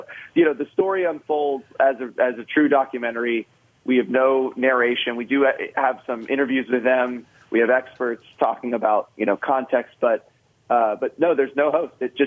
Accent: Georgia, United States; Yeah, I'm actually from Georgia, so that tournament means a lot to me

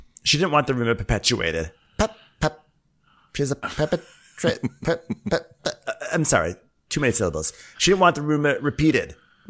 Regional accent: United Kingdom; I'm British

